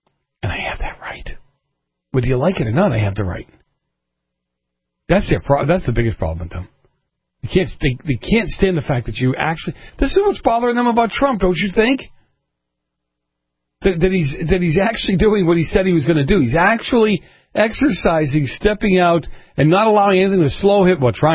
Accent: Boston, Massachusetts, United States; And the nuns I had growing up in Boston

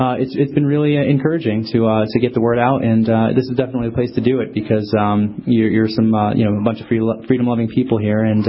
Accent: Rhode Island, United States; Yeah, but I'm originally from Rhode Island. I love the Northeast, so.

